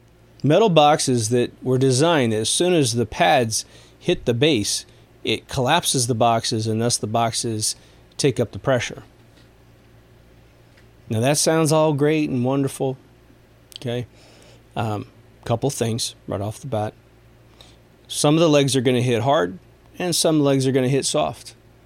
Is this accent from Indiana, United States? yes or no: no; Kansas, United States; I come from Kansas, in the middle of America. What's Kansas known for? Being flat.